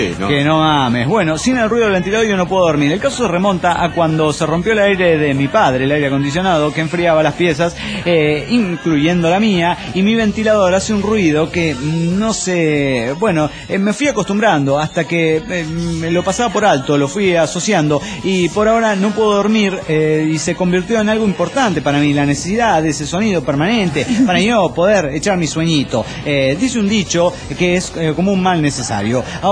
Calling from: Coatzacoalcos, Veracruz, Mexico; de Cotzacoaca.

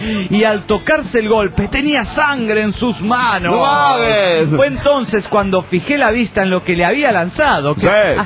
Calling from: Chetumal, Quintana Roo, Mexico; de Chetumal, Quintana Roo, México.

